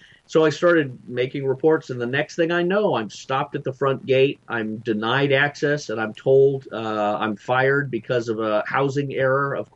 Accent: California, United States; moved away as an adult; Well, I was raised in California all my life. I moved out to Washington, D.C. in 1998

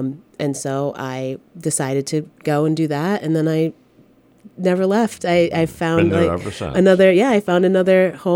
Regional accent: Providence, Rhode Island, United States; I grew up in Providence, so I went to a middle school that had a really strong theater program

